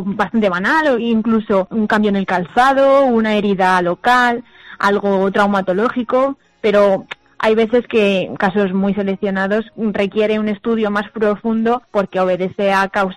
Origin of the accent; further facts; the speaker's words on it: Guadalajara, Castilla-La Mancha, Spain; Yo es que soy de aquí, de Guadalajara